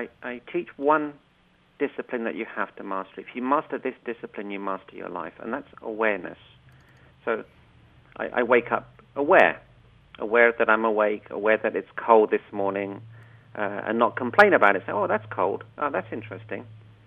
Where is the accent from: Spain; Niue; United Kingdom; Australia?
United Kingdom; London; moved away as an adult; also born or lived in Africa; now in Orlando, United States; And I was born in Africa, and then we moved to London when I was about 5 years old, and we lived there for about 35 years, and then we moved to Orlando, Florida.